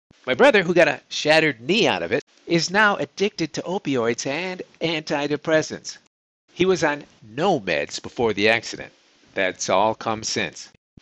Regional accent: Chicago, Illinois, United States; When I was growing up in Chicago, we all thought of Minneapolis, which wasn't that far away, maybe a 6-7 hour drive.

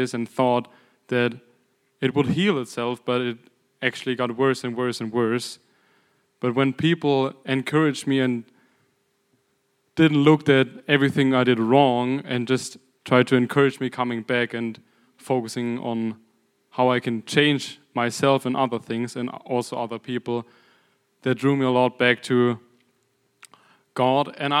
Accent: Germany; English is a second language; moved away as an adult; I'm from Germany, so I just came here 7 months ago.

